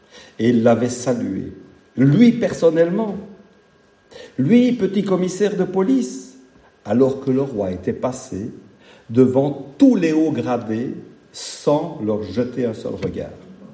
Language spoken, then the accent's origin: French; Belgium; born there; Je suis né en Belgique, j'ai payé mes impôts et j'en ai payé ma part.